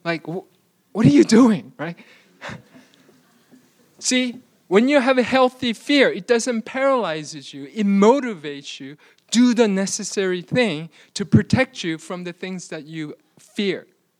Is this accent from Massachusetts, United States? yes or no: no; New York City, New York, United States; I grew up in New York City in Queens, and especially during 80s, during when I was growing, New York City was not a very safe place.